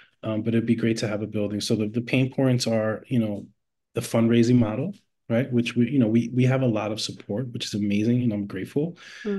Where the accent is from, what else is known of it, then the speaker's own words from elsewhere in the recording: New York, United States; growing up in New York, first generation, grew up low income and all that.